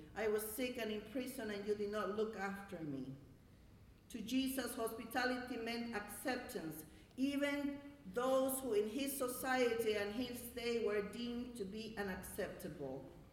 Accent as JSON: {"language": "English", "country": "Bolivia", "said": "I used to be black and white when I came from Bolivia. I wasn't Lutheran in Bolivia, so I came from a church that was very black and white."}